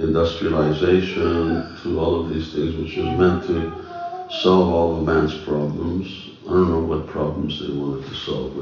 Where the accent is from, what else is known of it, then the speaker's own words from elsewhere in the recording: Canada; And I grew up there in Canada.